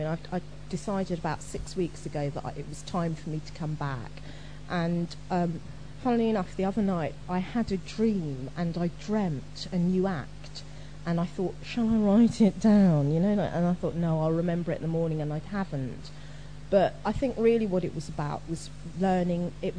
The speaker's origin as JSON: {"language": "English", "country": "United Kingdom", "tie": "born there", "said": "I mean, I'm black, I'm female, I was born in Britain"}